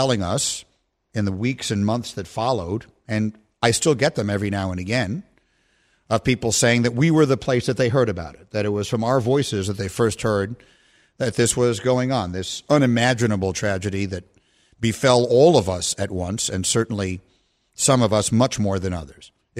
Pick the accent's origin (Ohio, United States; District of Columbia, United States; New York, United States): New York, United States; I grew up in Lower Manhattan. My high school prom was in the Vista Hotel, which was in the World Trade Center.